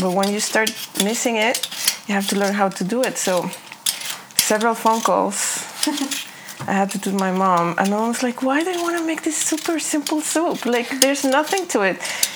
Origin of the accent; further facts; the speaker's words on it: Mexico City, Mexico; also born or lived in Banff; now in Ottawa, Canada; I'm 42. I'm from Mexico City. And I've been living in Ottawa for 11 years. Actually 10 years, because the first year we lived in Banff.